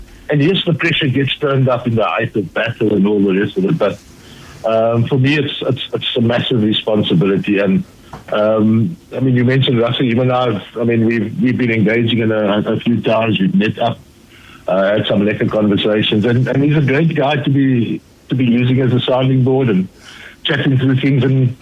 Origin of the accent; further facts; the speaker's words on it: Lansdowne, Western Cape, South Africa; So great to be, and again, I come from Lansdowne